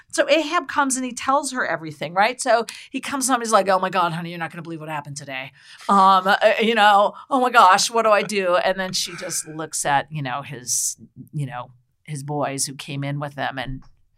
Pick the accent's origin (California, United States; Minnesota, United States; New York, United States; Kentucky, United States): Minnesota, United States; and I grew up in Minnesota where there's a lot of trees and water and it's beautiful